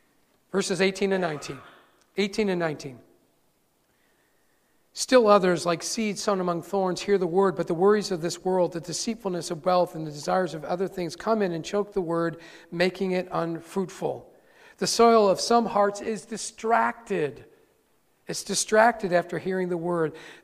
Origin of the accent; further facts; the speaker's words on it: Rome, New York, United States; When I was growing up in Rome, New York, I was a rule keeper.